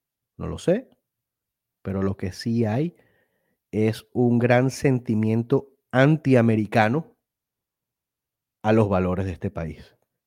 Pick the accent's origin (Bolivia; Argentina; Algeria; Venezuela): Venezuela; Como venezolano que soy, ¿no?